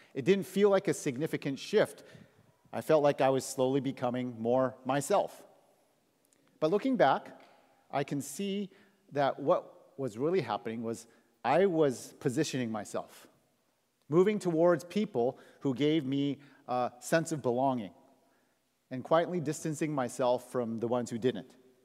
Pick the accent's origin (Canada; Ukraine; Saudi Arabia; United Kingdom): Canada; also born or lived in United States; I am an American-born Chinese kid who grew up in Canada